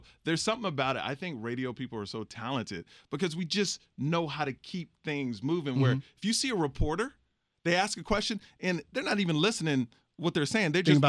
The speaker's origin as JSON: {"language": "English", "town": "Houston", "region": "Texas", "country": "United States", "tie": "born or raised there", "said": "You know, growing up in Houston, Texas, went to a predominantly white school."}